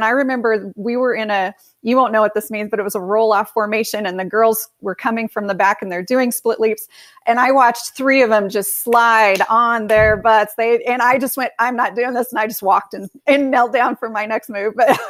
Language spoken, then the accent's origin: English; Fresno, California, United States; now in Denver, United States; You know, growing up in Fresno, it's a great city to grow up in, but that's kind of all I knew.